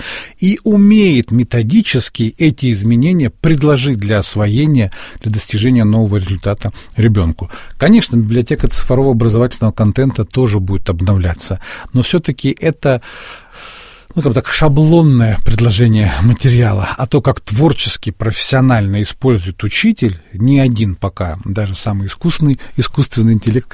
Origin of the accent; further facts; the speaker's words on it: Altai Krai, Russia; я из Алтайского края, из Сибири, там часто бывают очень низкие температуры в некоторых населенных пунктах